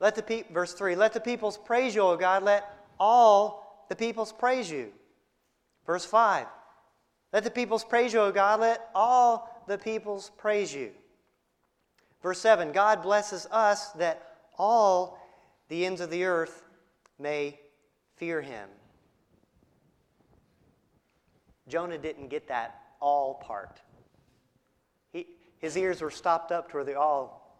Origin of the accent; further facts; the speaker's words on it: Virginia, United States; I didn't like to drive in the snow, even though I was from Virginia.